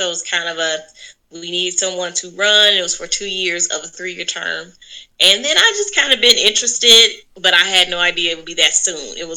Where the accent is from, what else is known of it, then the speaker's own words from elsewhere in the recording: St. Louis, Missouri, United States; now in Texas, United States; I'm not a native Texan myself. I'm from St. Louis originally, so I've been here 12 years.